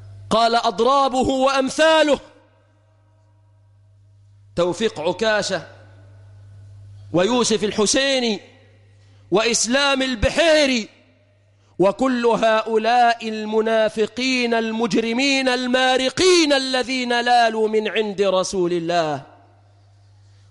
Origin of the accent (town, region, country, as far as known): Egypt